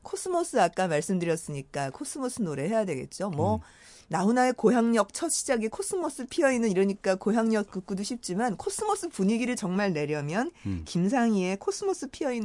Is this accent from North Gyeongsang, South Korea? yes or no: no; Seoul, South Korea; born there; 제가 서울에서 태어났는데 시골에서 좀 한 20년 산 적이 있었거든요.